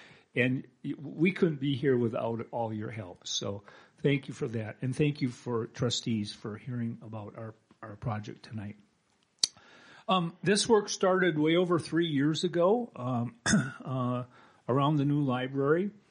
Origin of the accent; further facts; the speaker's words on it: Painesville, Minnesota, United States; I'm born and raised in Painesville, had a 40-plus year career in the Twin Cities, and retired and moved back